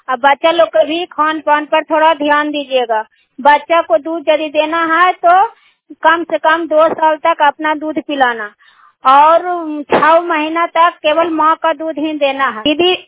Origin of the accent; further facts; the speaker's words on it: Hilsa, Bihar, India; मैं कुर्मिया विभाग के रहने वाली हूँ, प्रखंड हिलसा है, जिला ललंदा है।